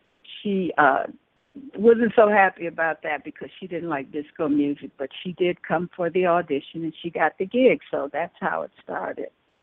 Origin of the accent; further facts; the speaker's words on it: Midwest, United States; moved away; I grew up in the Midwest, and I moved to New York to pursue a career in music.